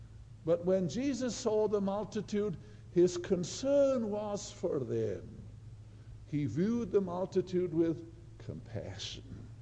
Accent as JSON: {"language": "English", "region": "Wales", "country": "United Kingdom", "tie": "born or raised there", "said": "I learned when I was growing up in Wales that I could look to the daily paper"}